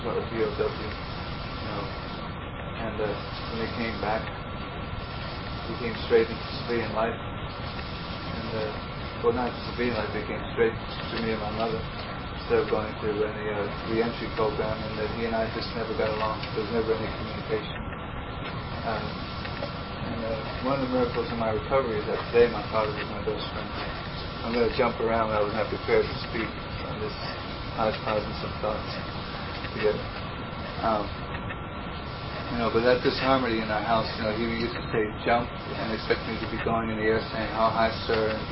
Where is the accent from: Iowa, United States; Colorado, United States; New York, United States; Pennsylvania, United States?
New York, United States; born there; As I said earlier, I was born in New York City in the Bronx.